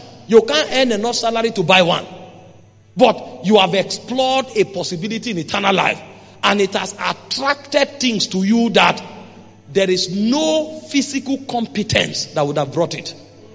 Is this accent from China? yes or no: no; Nigeria; English is a second language; I'm Nigerian.